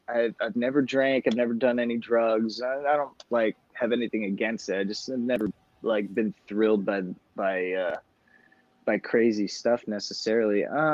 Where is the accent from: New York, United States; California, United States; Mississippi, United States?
California, United States; Los Angeles; and I grew up in Los Angeles, so you know, I grew up, you know, out west in the desert, so to speak